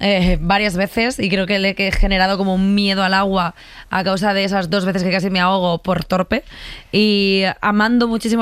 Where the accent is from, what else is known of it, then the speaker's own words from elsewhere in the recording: Reus, Catalonia, Spain; yo soy una chiquita de Reus y al final Salou pues no deja de ser también mi casa. O sea, he veraneado allí muchísimo